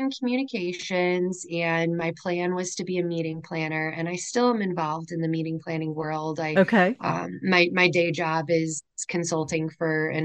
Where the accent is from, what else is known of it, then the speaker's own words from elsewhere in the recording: Chicago, Illinois, United States; So, I mean, my cousins lived in all different suburbs.